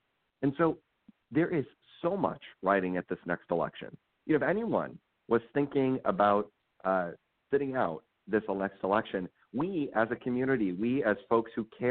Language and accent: English; South Dakota, United States; growing up in South Dakota to living and representing Southwest Michigan in the state legislature